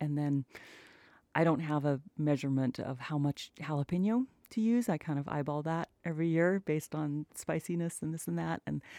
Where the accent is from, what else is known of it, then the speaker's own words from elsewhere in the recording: Ambler, Alaska, United States; now in Homer, United States; they also used to live up where I grew up in Ambler in Bush, Alaska.